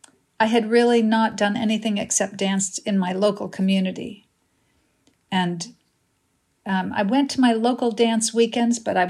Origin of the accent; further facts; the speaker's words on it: Illinois, United States; No, I grew up in the Midwest. I grew up in small town Illinois. So St. Louis wasn't that far to go for school. I went there for school and then stayed to work for a few years.